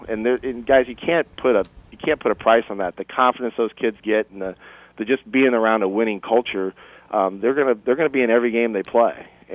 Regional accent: Iowa, United States; I mean, I come from Iowa. I played high school basketball in Iowa.

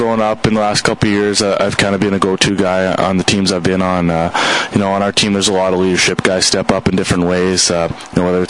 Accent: Canada; because I'm from Canada, and major junior hockey is huge there.

